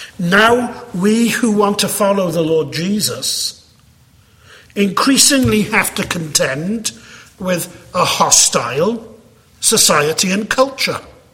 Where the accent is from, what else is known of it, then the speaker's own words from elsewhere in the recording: United Kingdom; growing up in the United Kingdom in the 70s and 80s